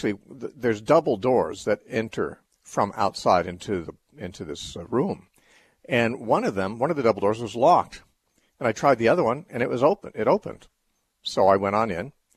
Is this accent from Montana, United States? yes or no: no; California, United States; I just flew in to Southern California, where I live, late last night, and got to my hometown in my car at about 10 o'clock